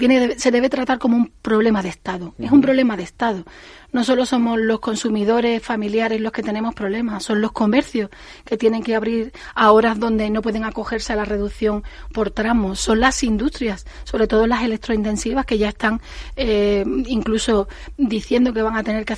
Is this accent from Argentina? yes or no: no; Jerez de la Frontera, Andalusia, Spain; como el de Jerez de la Frontera, que de donde yo soy.